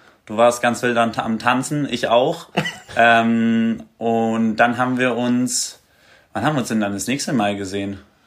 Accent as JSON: {"language": "German", "region": "Canary Islands", "country": "Spain", "tie": "born or raised there", "said": "ich bin auf Fuerteventura geboren und aufgewachsen. Meine Eltern sind beide deutsch."}